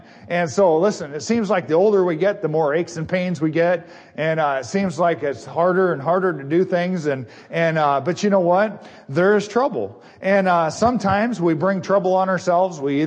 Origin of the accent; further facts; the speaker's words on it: Washington, United States; also born or lived in Montana; Growing up out west, I was born in Montana and raised in Washington, and my dad always had wild stories about the west